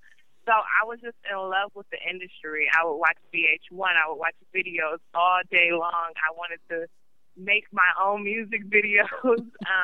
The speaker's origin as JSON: {"language": "English", "town": "Cleveland", "region": "Ohio", "country": "United States", "tie": "born there", "said": "I was born in Cleveland, Ohio, and growing up, my parents were married until I was about 4 or 5, and they divorced."}